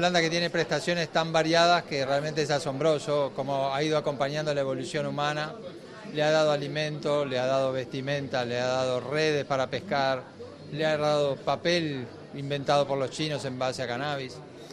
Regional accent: Uruguay; por un lado como uruguayo, mostrar que en Uruguay la legalidad tiene un efecto cultural que puede ser interesante

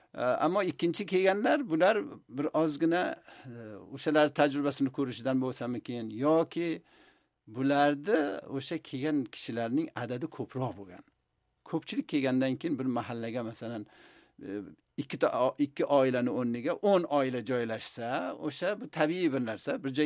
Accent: Kunduz, Kunduz Province, Afghanistan; Afg'onistonda Qunduz shahrida 1947-yilda oktyabr oyida tug'ilganman. Va Afg'onistonda biz tug'ilgandan keyin o'sha yerda albatta yoshligimiz va yigitligimiz o'sha yerda o'tdi.

